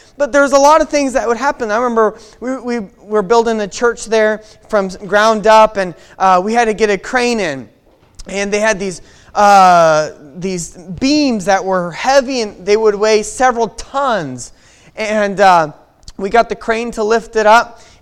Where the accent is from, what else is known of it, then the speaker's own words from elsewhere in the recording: Mexico; I had the joy and privilege of growing up on the mission field. And growing up in Mexico